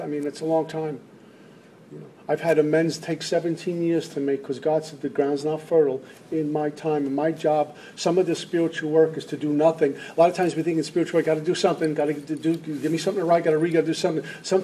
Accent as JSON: {"language": "English", "town": "Brooklyn", "region": "New York", "country": "United States", "said": "I'm schmuck kid from Brooklyn with 25 years sober."}